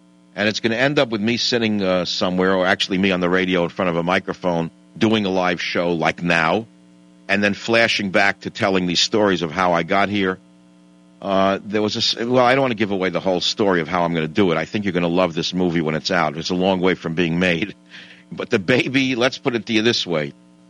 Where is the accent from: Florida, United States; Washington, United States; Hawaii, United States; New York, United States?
New York, United States; Queens; I zoomed into the house I grew up in Queens.